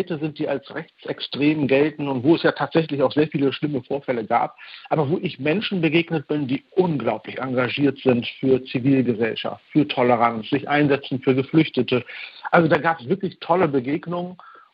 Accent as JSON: {"language": "German", "country": "Germany", "said": "Ich selber empfinde mich zum Beispiel als Deutscher und das ist mir egal, ob die Leute sagen, die Eltern kommen aus Pakistan."}